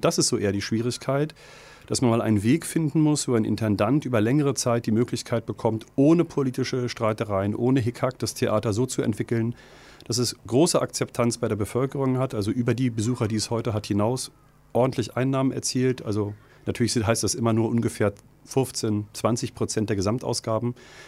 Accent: Rostock, Mecklenburg-Vorpommern, Germany; Ich finde, das muss man als Rostocker auch mal akzeptieren

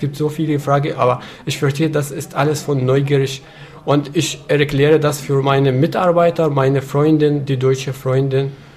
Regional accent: Syria; now in Rostock, Germany; Ich komme aus Syrien.

